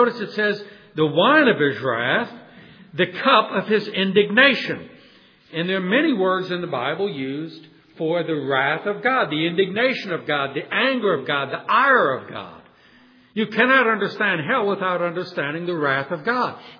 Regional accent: New Orleans, Louisiana, United States; I'm from New Orleans. There's a small town in South Louisiana called Sulfur, Louisiana.

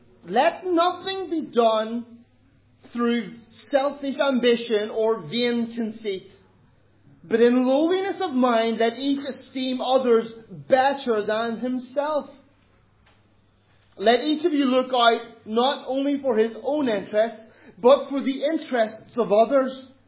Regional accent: Ireland; Also, I'm Irish.

